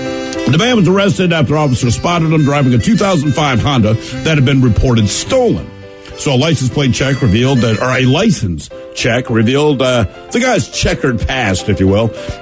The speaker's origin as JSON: {"language": "English", "country": "Canada", "said": "I'm Canadian."}